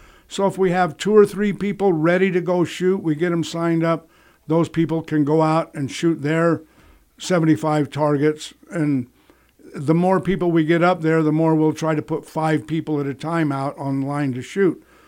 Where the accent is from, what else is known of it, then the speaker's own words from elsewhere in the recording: Helper, Utah, United States; I grew up in Helper, lived here for 50 years. Unfortunately, moved away for a while. I come back.